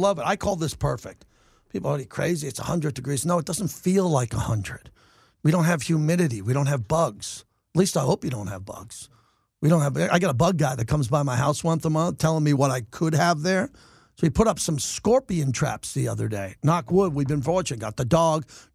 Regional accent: New York, United States; also born or lived in San Diego / San Francisco / Los Angeles; I lived in San Diego, San Francisco, L.A. for 10 years. I'm from New York.

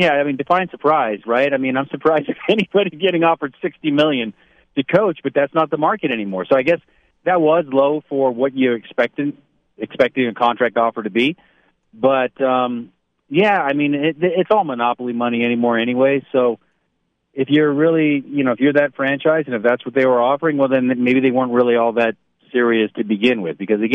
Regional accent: Barstow, California, United States; I grew up in Barstow, like you mentioned, a child of the Showtime Lakers

